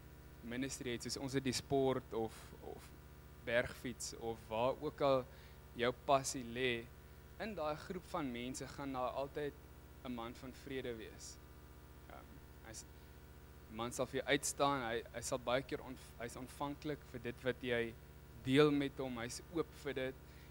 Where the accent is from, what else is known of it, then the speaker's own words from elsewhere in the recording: Ceres, Western Cape, South Africa; ek is eintlik van Ceres, ons kom vir opleiding hierdie kant.